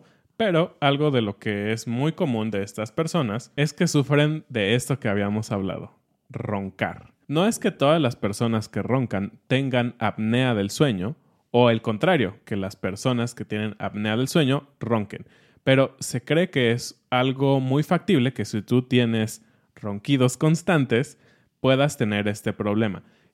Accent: Mexico City, Mexico; estamos como programados como chilangos a tenerle miedo a los temblores.

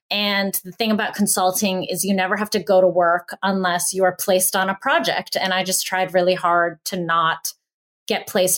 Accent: Greensburg, Pennsylvania, United States; I grew up in Greensburg, Pennsylvania, which is right outside of Pittsburgh. Had a really great childhood.

